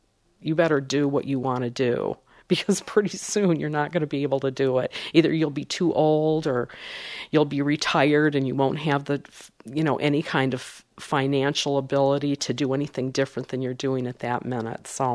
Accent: Dearborn, Michigan, United States; When I was growing up in Dearborn, Blazo's, and I think I mentioned Blazo's, it was a drive-in restaurant.

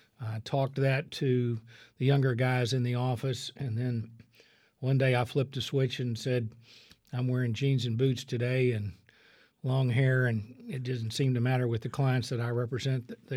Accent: Waco, Texas, United States; I actually graduated from Richfield. I grew up in Waco, graduated from Richfield in 73, which is now Waco High

